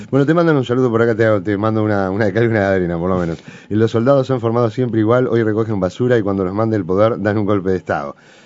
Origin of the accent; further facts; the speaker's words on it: Montevideo, Uruguay; soy ciudadano de Montevideo, también tengo mi opinión